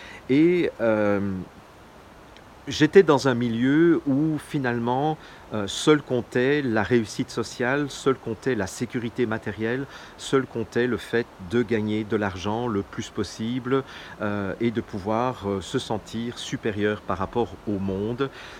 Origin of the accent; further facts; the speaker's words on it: Belgium; je suis belge, ça vous le savez, je suis né en 1961, donc si vous calculez, au moment où j'enregistre cette vidéo en 2019, j'ai 58 ans